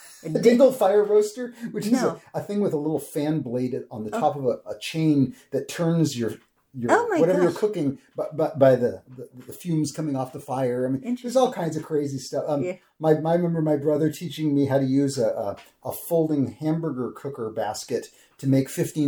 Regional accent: Santa Cruz, California, United States; I taught that at UC Santa Cruz when I was in my hometown of Santa Cruz and when I ran the outdoor store there.

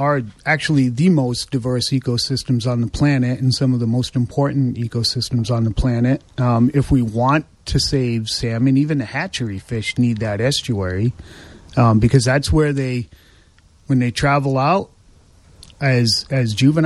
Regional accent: East Coast, United States; But you know, I grew up on the East Coast, and the salmon were already long gone from the rivers by then.

